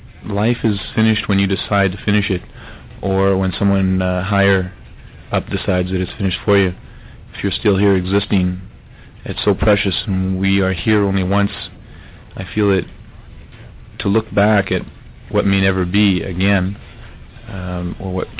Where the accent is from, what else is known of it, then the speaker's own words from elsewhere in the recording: Williams Lake, British Columbia, Canada; I'm from Williams Lake, British Columbia.